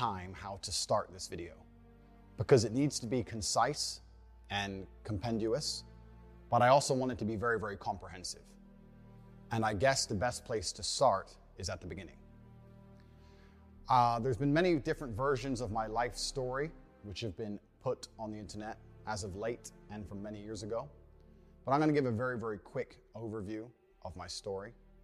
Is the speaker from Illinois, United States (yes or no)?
yes; Chicago, Illinois, United States; I grew up in South Side of Chicago. I'm obviously a person of color.